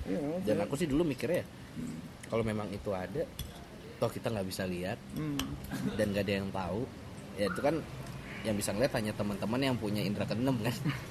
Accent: Tangerang, Banten, Indonesia; now in Yogyakarta, Indonesia; Kalau pas di kota saya kan di Tangerang ya.

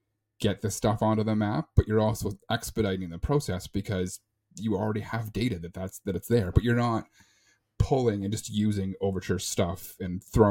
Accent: Canada; But then again, I'm Canadian, so that doesn't say cold.

